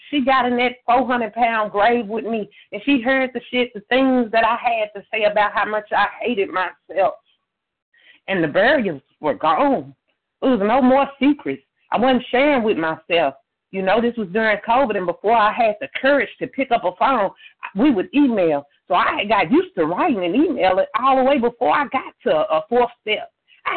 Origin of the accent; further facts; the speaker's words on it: Tennessee, United States; now in California, United States; And I'm in California, but I'm from Tennessee.